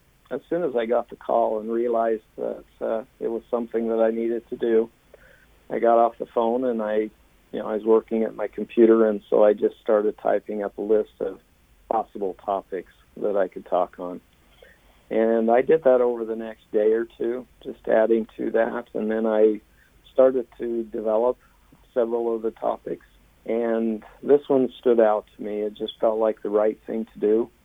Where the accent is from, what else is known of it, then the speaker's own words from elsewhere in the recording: Teton Valley, Idaho, United States; I have lived around Rexburg for quite a few years. I grew up in Teton Valley, east of Rexburg, and I like outdoor things.